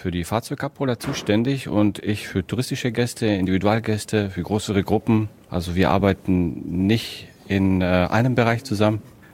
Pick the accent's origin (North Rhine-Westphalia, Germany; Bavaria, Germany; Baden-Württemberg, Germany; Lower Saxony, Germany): Lower Saxony, Germany; Braunschweig; Ich komme aus Braunschweig.